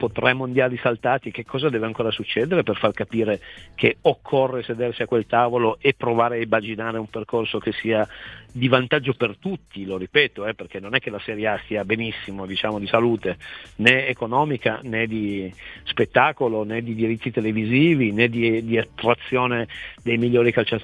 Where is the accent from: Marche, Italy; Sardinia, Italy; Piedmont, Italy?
Piedmont, Italy; Turin; te lo dico da torinese